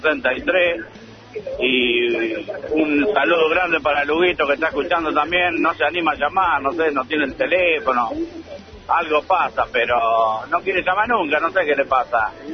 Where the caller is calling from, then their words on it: General Rodríguez, Buenos Aires Province, Argentina; de General Rodríguez, llamo como todos los sábados